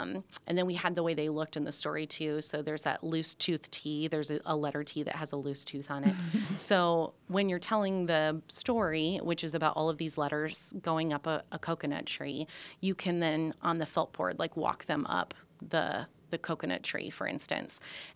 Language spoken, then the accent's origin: English; Yankton, South Dakota, United States; I grew up in Yankton, South Dakota.